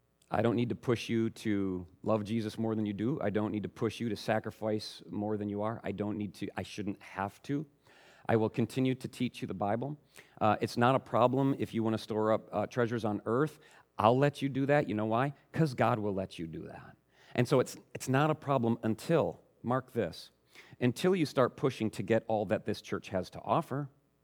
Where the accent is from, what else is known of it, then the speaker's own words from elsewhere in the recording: United States; And I'm also American, and I watch my culture.